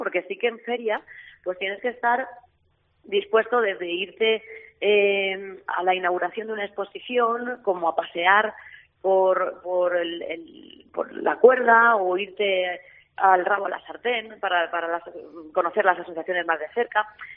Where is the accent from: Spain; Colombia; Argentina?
Spain; Albacete, Castilla-La Mancha; todos los que somos de Albacete o los que hemos vivido la feria alguna vez